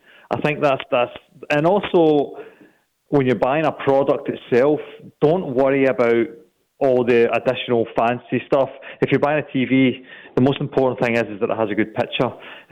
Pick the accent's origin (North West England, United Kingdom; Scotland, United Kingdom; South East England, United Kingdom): Scotland, United Kingdom; now in Australia; I mean, I'm from Scotland, as you might have guessed.